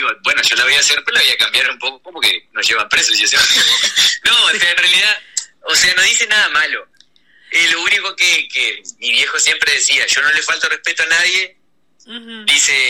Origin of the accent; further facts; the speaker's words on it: Salto, Uruguay; Sí, somos todos salteños.